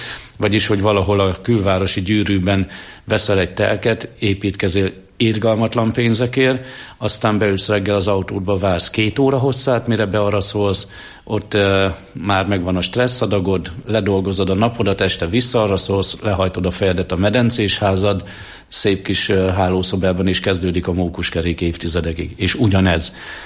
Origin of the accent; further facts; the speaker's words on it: Hungary; hiszen én azért magyar vagyok. Én magyarul publikálok